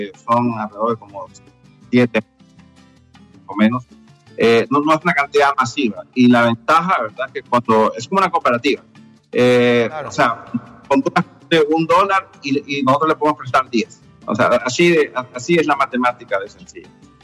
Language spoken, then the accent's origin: Spanish; Honduras; Todos los hondureños somos socios del BCE porque a través de nuestros impuestos que nosotros tenemos capital para trabajar.